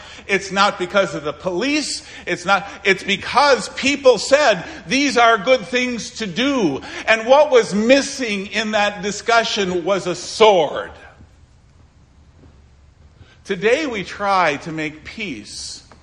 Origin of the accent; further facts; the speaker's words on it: Milwaukee, Wisconsin, United States; I grew up in Milwaukee, a couple miles from the way the neighborhood separated or were delineated.